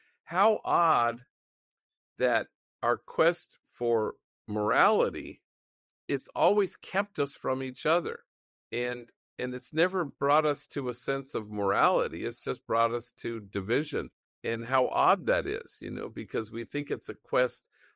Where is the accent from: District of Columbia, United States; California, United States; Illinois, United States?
California, United States; Los Angeles; I mean, I'm 70 years old. I was born and raised in Los Angeles.